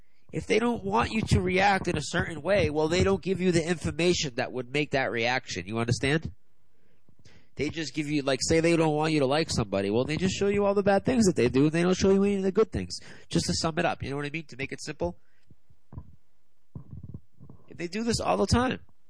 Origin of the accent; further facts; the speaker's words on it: United States; First thing I do is apologize for being American and for what our country does to people.